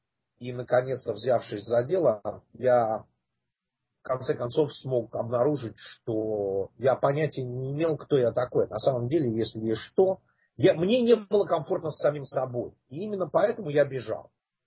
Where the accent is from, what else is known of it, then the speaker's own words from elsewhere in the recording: Russia; moved away as an adult; now in United States; Пить я начал еще в России. Я уехал из России в 79 году. Приехал в Штаты